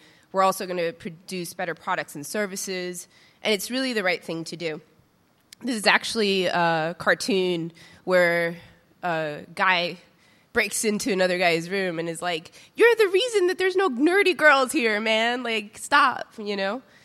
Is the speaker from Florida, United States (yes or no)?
no; Bronx, New York, United States; also born or lived in Yonkers; I'm a native New Yorker. I grew up in the Bronx and Yonkers.